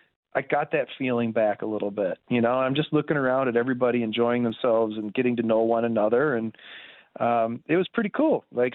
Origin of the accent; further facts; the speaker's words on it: Connecticut, United States; from the rich kids I grew up played with in Connecticut to the cattle ranchers out west from Alberta.